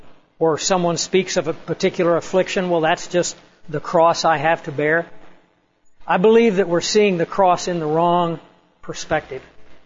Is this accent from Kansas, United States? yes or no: yes; Kansas, United States; the ranch that we grew up on down in Chase County. And it's just about on a beeline between Burns and Strong City.